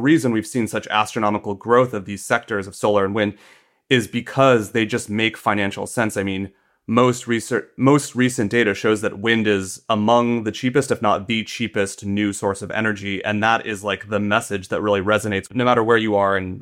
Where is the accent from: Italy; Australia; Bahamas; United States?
United States; Iowa; Yeah, so I wanted to write about wind energy in my home state of Iowa